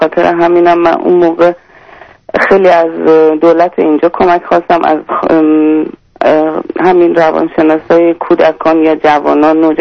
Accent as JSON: {"language": "Persian", "country": "Iran", "tie": "born there", "said": "من ایرانی هستم، تو ایران به دنیا آمدم،"}